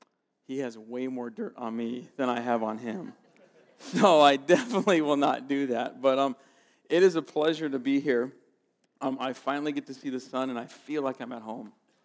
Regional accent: Palm Springs, California, United States; so when I was growing up in Palm Springs, there was somebody I idolized because I was watching sports.

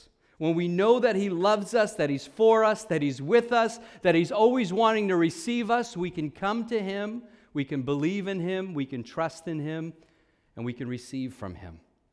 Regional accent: New York, United States; accent: New York; I'm a New Yorker. I'm from Long Island. Right now, this is how I normally speak, but I'm changing my accent for you today.

